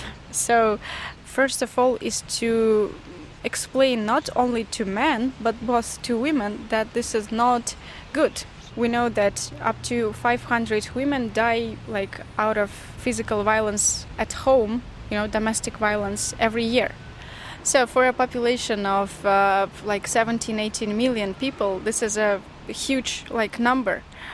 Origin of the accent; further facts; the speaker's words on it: South Kazakhstan, Kazakhstan; born there; English is a second language; I was born in South Kazakhstan, but this is the region which is the most conservative, traditionalistic regions.